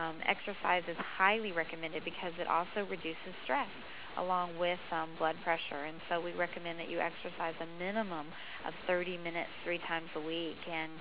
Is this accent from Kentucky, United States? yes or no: no; Texas, United States; And I grew up in Texas, and everything's so far apart, you don't walk anywhere